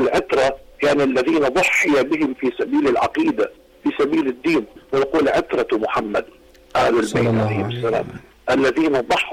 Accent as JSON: {"language": "Arabic", "country": "Lebanon", "said": "يعني عندنا في لبنان هناك ما يسمى بكتاب التربية الوطنية"}